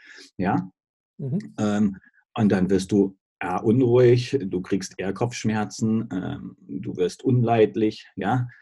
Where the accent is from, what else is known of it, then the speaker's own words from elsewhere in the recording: Stuttgart, Baden-Württemberg, Germany; ich komme aus Stuttgart, und da ist natürlich auch der Daimler